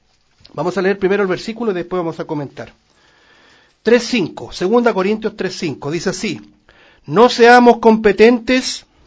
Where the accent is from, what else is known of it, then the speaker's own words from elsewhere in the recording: Chile; Nosotros como chilenos tenemos algunos ejemplos.